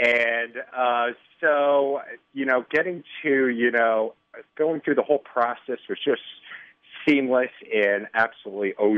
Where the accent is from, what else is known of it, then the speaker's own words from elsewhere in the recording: Connecticut, United States; now in Chicago, United States; Originally from Connecticut.